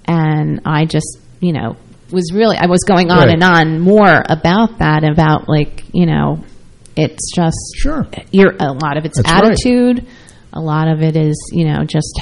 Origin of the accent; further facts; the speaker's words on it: New York, United States; And I'm from New York originally.